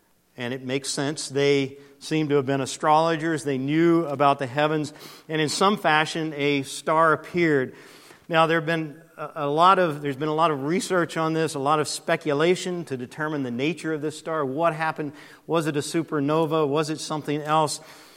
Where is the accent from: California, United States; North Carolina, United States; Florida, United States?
North Carolina, United States; Brevard; this past week, our family was back in Brevard, my hometown.